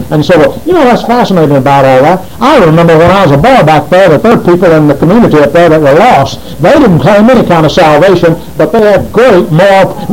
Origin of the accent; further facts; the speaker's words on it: Elba, Alabama, United States; I was raised up in Elba, Alabama, and that's a little bitty town about 90 miles south of Montgomery.